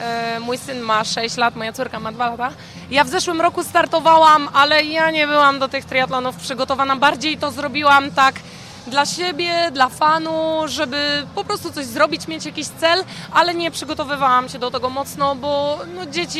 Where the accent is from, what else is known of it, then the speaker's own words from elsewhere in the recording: Kołobrzeg, West Pomeranian Voivodeship, Poland; pochodzę z Kołobrzegu, mam 36 lat.